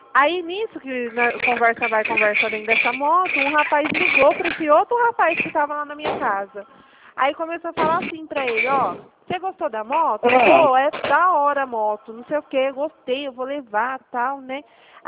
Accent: Dracena, São Paulo, Brazil; eu sou da cidade de Dracena

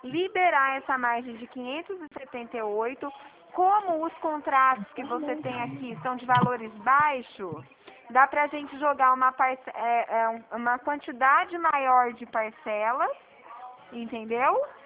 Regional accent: Dracena, São Paulo, Brazil; eu sou de Dracena, aqui do interior de São Paulo

